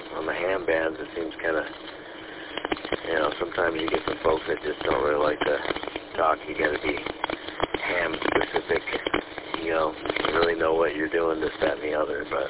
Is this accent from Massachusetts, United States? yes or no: no; Fenton, Michigan, United States; Roger, Ohio, from north a little bit, mid-Michigan area, from Fenton, Michigan.